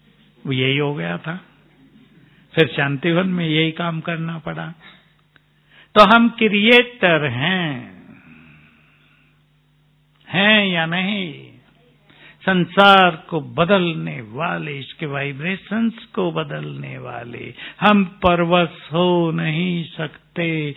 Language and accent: Hindi; Muzaffarnagar, Uttar Pradesh, India; मुजफ्फरनगर जहाँ हमारा native place है